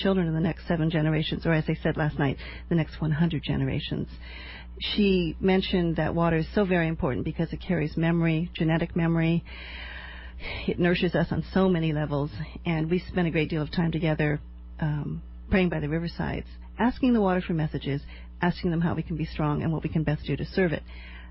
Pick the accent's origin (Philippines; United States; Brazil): United States; born there; I am American by birth.